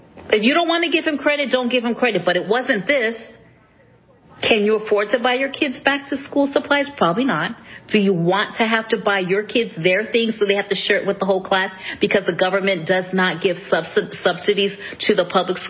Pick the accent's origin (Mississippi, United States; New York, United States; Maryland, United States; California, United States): New York, United States; I mean, New York is a show, and I'm from New York. I will never go there again.